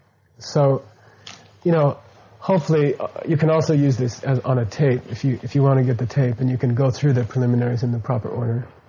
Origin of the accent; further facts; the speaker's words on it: Phoenix, Arizona, United States; I connected it to my hometown in Phoenix, Arizona, and you know, and that way you can't get lost.